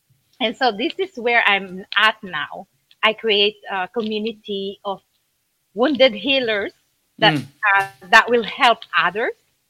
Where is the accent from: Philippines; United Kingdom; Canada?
Philippines; They come to me because they know I'm Filipino.